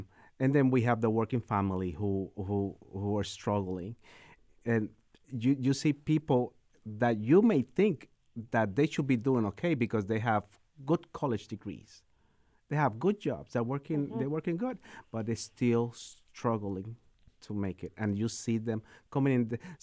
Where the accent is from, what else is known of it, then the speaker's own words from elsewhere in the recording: Puerto Rico; also born or lived in Buffalo, New York / New Jersey; now in United States; I grew up in Puerto Rico, so it's the way of life is not as expensive out here. Then I moved to Buffalo, New York, where it was relative cheaper to live. It was okay. Then I moved to New Jersey.